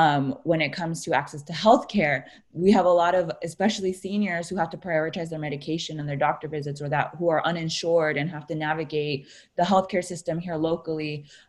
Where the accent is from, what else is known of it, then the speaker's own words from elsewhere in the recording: San Francisco, California, United States; As she mentioned, I'm also from the Mission District, and we started Mission Meals Coalition a little before the stay-in-place order was put into place by the mayor here in San Francisco